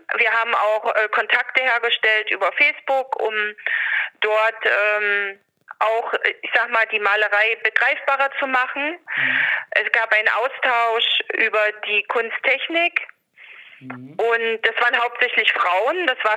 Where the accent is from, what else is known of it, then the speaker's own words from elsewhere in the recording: Magdeburg, Saxony-Anhalt, Germany; Ich komme aus Magdeburg.